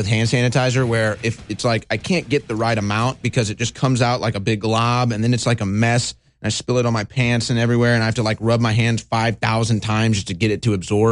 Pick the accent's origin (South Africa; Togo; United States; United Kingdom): United States; St. Louis, Missouri; I remember like growing up in St. Louis in the 1998 season